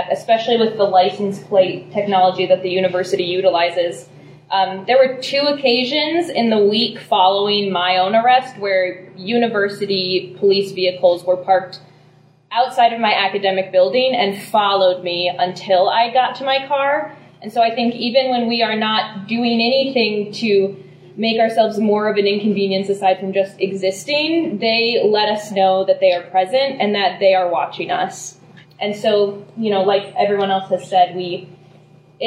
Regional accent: Iowa, United States; But, you know, I grew up in Iowa

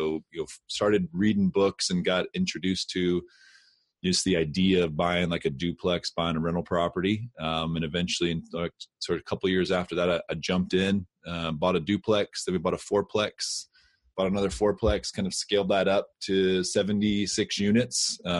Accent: Austin, Texas, United States; You know, I grew up in Austin. I got an advertising degree.

